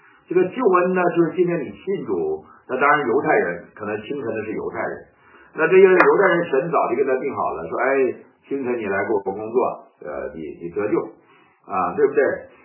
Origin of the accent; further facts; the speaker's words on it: Shandong, China; 我是山东人，我的老家